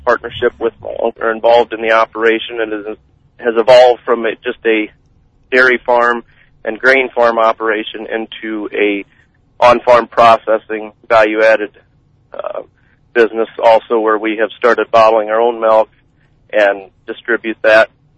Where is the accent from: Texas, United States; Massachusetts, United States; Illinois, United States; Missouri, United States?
Illinois, United States; Fairbury; Okay. Yes, I grew up in Fairbury in Livingston County, and I went to Prairie Central High School